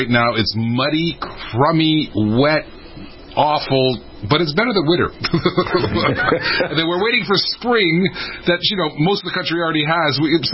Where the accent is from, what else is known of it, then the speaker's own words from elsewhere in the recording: Canada; now in United States; I grew up in the Great White North, but now I live in the warm South.